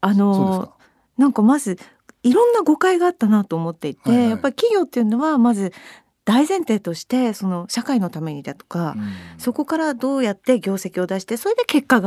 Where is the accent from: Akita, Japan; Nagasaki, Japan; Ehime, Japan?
Akita, Japan; 自分のふるさとの秋田県で、800人ほどのお客さんを、お迎えして朗読会終わりました